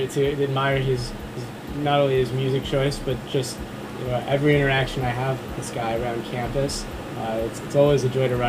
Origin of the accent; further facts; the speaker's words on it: Highland Park, Illinois, United States; I'm from Highland Park, Illinois, and I'm a junior.